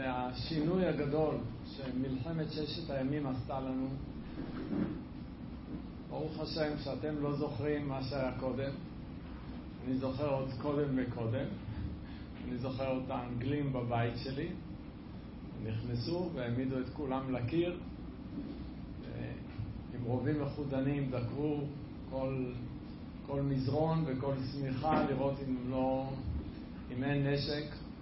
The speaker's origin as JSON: {"language": "Hebrew", "town": "Jerusalem", "region": "Jerusalem District", "country": "Israel", "tie": "born or raised there", "said": "אבל גדלנו בירושלים עם המון המון ציפיות."}